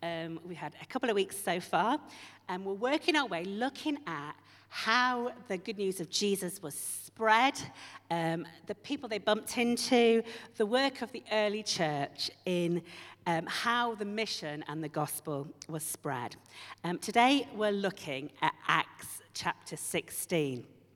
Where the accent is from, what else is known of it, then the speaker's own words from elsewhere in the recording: Yorkshire and the Humber, United Kingdom; because I'm from Yorkshire, I won't buy it.